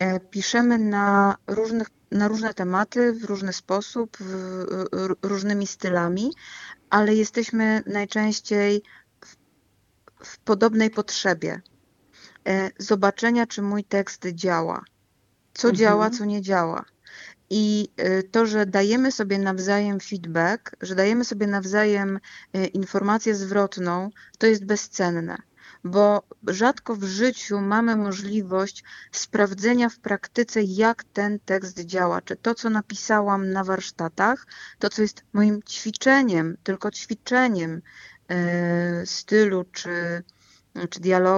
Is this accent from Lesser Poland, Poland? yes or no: yes; Kraków, Lesser Poland, Poland; Ja jestem z Podgórza, nie jestem z Nowej Huty